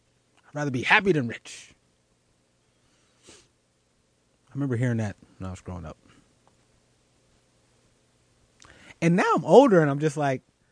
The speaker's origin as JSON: {"language": "English", "town": "Philadelphia", "region": "Pennsylvania", "country": "United States", "tie": "born or raised there", "said": "Shout out to the 76ers, my hometown."}